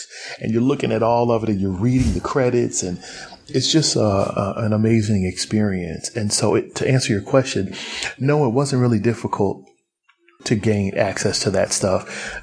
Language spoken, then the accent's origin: English; Fort Knox, Kentucky, United States; born there; I was born in Fort Knox, Kentucky, ironically, where the gold is allegedly held. But, so I'm from kind of all over the place.